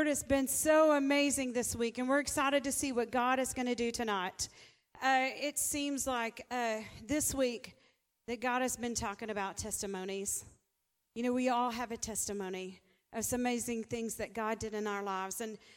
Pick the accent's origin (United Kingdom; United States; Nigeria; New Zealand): United States; Mesquite, Texas; But hello … I'm from Mesquite, Texas. And I have a testimony.